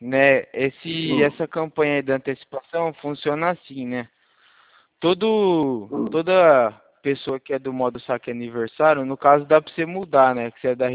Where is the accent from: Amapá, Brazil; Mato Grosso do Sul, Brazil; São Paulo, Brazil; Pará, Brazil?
São Paulo, Brazil; São Carlos; eu sou daqui de São Carlos. Sou daqui de São Carlos